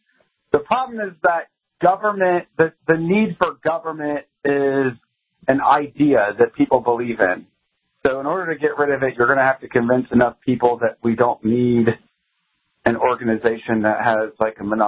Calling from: Ohio, United States; I'm from Ohio.

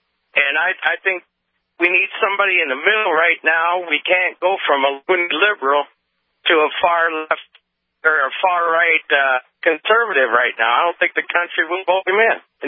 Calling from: Ballard, Minnesota, United States; It's just south of Alexandria, if you know where that is.

